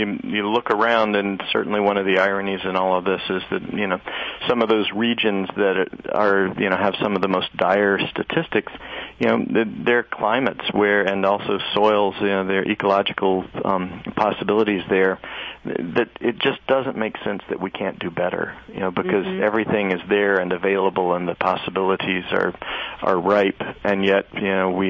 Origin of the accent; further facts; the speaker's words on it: North Carolina, United States; You know, you look down south, and I grew up in North Carolina, you know, you look there, it's a completely different kind of problem than it is here in Vermont.